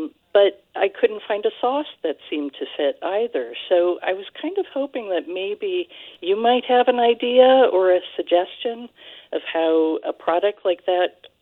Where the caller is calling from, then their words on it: Hartland, Vermont, United States; I'm calling from Heartland, Vermont, which is right on the Vermont-New Hampshire border.